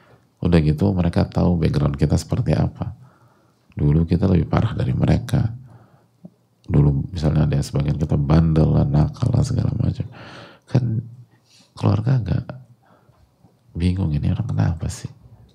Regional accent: Indonesia; born there; beriman kepada Allah, muslim. Dan kita juga bersyukur kepada Allah, kita dilahirkan di sini, di Indonesia.

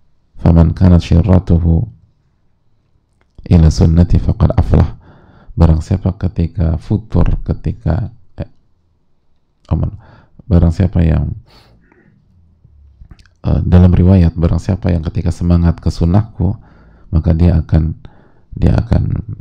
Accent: East Nusa Tenggara, Indonesia; now in Depok, Indonesia; Saya dari NTT, domisili Depok.

